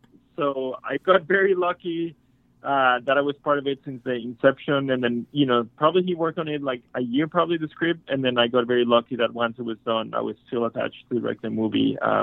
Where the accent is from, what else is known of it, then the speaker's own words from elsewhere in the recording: Mexico; I'm from Mexico, so I'm going to say this wrong